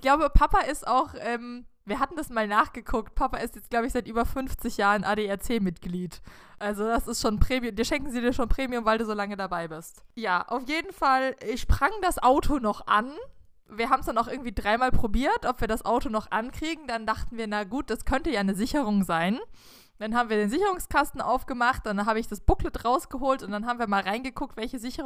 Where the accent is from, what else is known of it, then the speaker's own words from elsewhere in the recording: Baden-Württemberg, Germany; Wir sind wie bekannt an der Schweizer Grenze aufgewachsen.